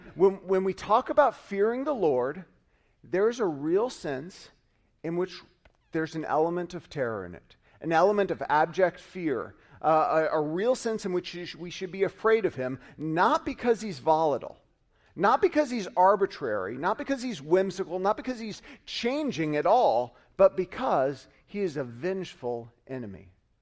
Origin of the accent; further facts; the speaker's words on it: Georgia, United States; now in Australia; I remember as a kid growing up in Georgia, we had something that isn't experienced often here, which is rain.